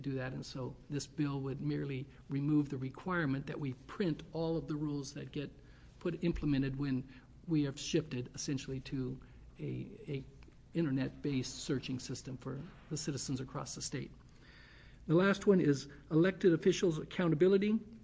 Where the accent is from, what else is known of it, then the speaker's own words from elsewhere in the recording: Central Point, Oregon, United States; I come from Southern Oregon, right? I'm from Central Point. There's very few minorities there.